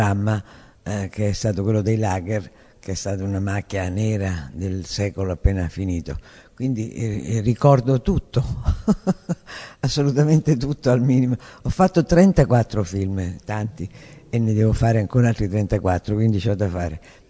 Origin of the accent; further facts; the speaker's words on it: Rome, Lazio, Italy; perché sono nato a Roma e sono sempre vissuto a Roma.